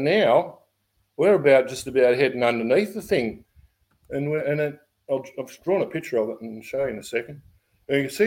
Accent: Ballina, New South Wales, Australia; Because we come from Ballina.

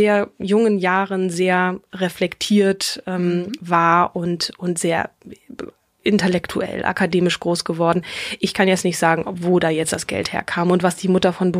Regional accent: Marburg, Hesse, Germany; born there; So, sie hat studiert in meiner Geburtsstadt in Marburg an der Lahn.

